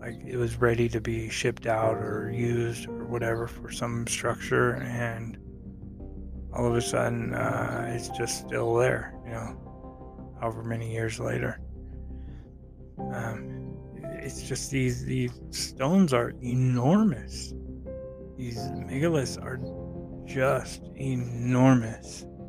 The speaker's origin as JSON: {"language": "English", "town": "Reno", "region": "Nevada", "country": "United States", "said": "I'm from Reno, Nevada. And I remember when I was a kid, Burning Man, and going there once."}